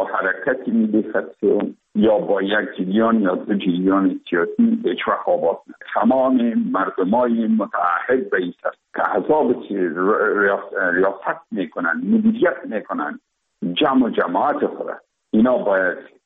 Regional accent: Afghanistan; ما افغان هستیم

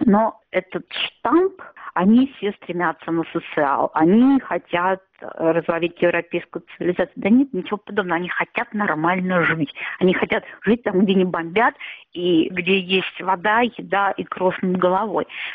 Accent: Saint Petersburg, Russia; moved away as an adult; now in Hungary; когда я приехала в Венгрию, да, вроде как я из Санкт-Петербурга, то есть европейский город

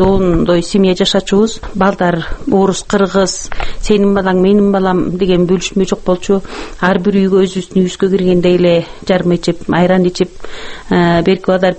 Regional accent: At-Bashy, Naryn Region, Kyrgyzstan; born there; Мен тууган жерим Атбашы. Элдер сурайт, кай жерден төрөлдүңүз эле дегенде, мен постоянно айтам, мен туулган жерим Атбашы

